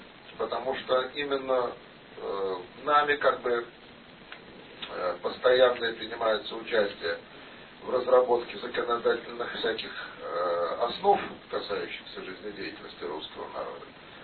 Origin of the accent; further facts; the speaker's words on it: Russia; Мы являемся коренными, что на острове Беринга, что в Москве, что в Калининградской области, бывшей Восточной Пруссии. И не только титульного, поскольку всю Россию назвали по нашему имени. Это не мы, россияне